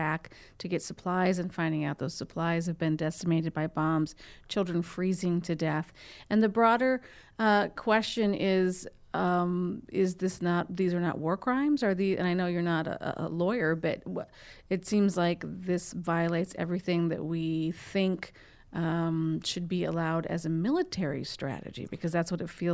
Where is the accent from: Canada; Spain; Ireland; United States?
United States; as an American, as a United States policy, what's the alternative?